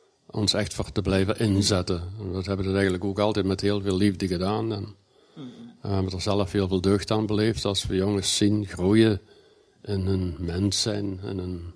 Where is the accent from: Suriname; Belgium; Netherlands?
Belgium; Peer, Flanders